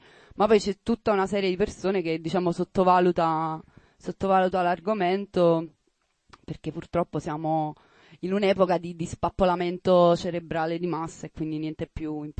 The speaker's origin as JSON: {"language": "Italian", "town": "Piano di Sorrento", "region": "Campania", "country": "Italy", "tie": "born or raised there", "said": "Allora, nel mio paese, a Piano di Sorrento"}